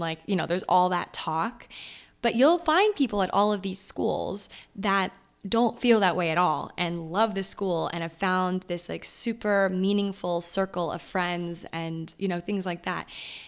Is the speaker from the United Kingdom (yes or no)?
no; New York, United States; I came from New York where, like I said, everyone is very go, go, go, very driven, you know, and it's very restaurant heavy, nightlife heavy